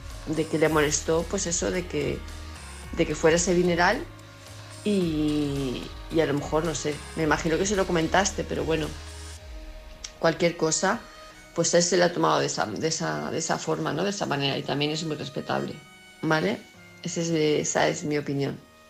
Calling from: Palma de Mallorca, Balearic Islands, Spain; de Palma de Mallorca

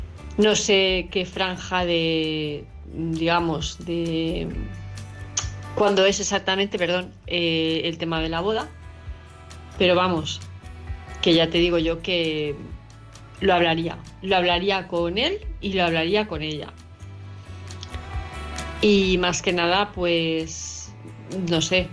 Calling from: Palma de Mallorca, Balearic Islands, Spain; de Palma de Mallorca

